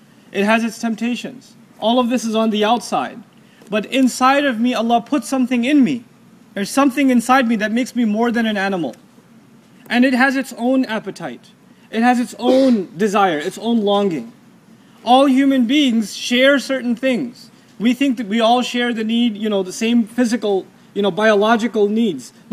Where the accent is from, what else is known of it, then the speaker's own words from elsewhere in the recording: Texas, United States; I come from Texas, we don't see much of those, right?